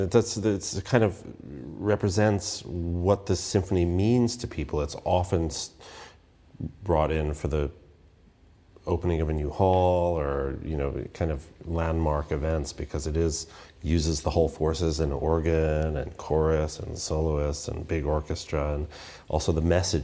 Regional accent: United States; And, you know, I'm an American musician, but I perform a lot of German music.

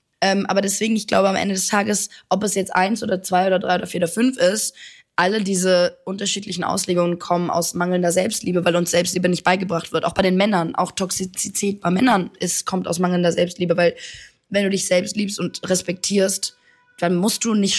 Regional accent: Italy; Ist in Italien leider auch so, also wo ich aufgewachsen bin, ne?

